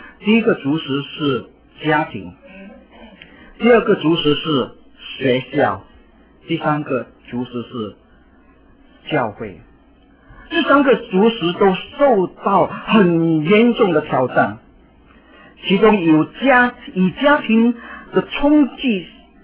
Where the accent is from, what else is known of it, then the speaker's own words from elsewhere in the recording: China; 原本我们中国人大家都是很含蓄的